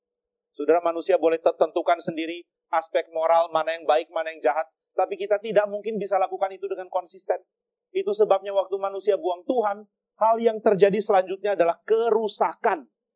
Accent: North Sumatra, Indonesia; Saya orang Batak. Nenek moyangku orang Batak.

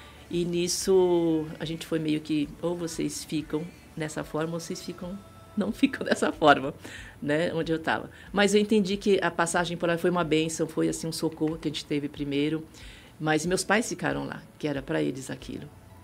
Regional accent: Paraguay; Não, não, eu sou a paraguaia da história.

